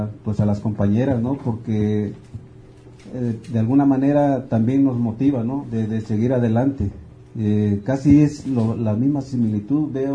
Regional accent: Mexico; porque somos mexicanos.

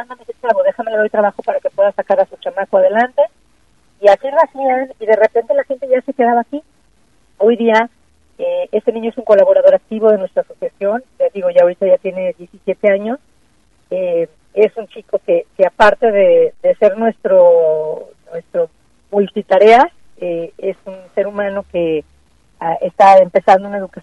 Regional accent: Lagos de Moreno, Jalisco, Mexico; Crecí en Lagos. Quiero mucho a Lagos

